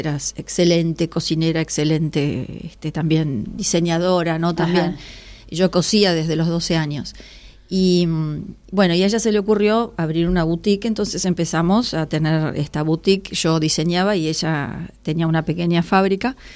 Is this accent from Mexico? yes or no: no; Rosario, Santa Fe, Argentina; now in Buenos Aires, Argentina; vendí mi casa de Rosario y me vine para Buenos Aires. Y eso fue el año 94.